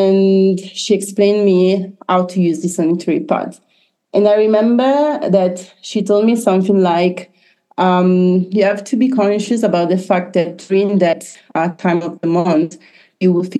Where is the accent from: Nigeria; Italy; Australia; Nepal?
Italy; I come from Italy